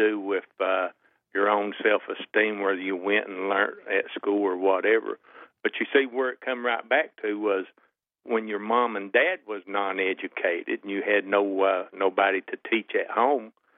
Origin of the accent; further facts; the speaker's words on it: Appalachia, United States; now I come from Appalachia Coalfield, and, you know, the poorness, and I'm a Caucasian, but the poorness don't stop only at blacks. It stops, you know, it stops at an area that you were brought up in.